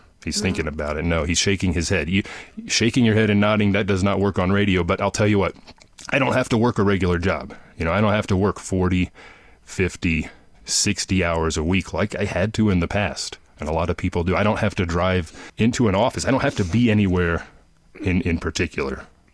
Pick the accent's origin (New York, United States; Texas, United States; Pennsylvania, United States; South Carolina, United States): Texas, United States; Dallas-Fort Worth; I hail from Dallas-Fort Worth, Texas. That's normally where I reside.